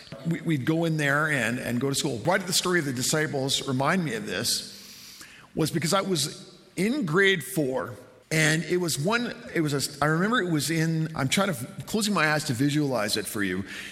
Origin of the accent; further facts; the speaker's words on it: Clavette, Saskatchewan, Canada; I've lived in a lot of places, but as a young child, I grew up in Clavette, Saskatchewan. Now, Clavette is about half an hour out of Saskatoon, 20 minutes out of Saskatoon. And we used to live on a little hobby farm.